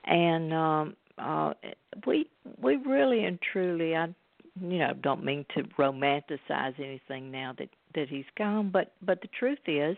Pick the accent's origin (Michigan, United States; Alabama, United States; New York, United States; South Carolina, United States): Alabama, United States; in South Alabama, but just right over the Florida line there.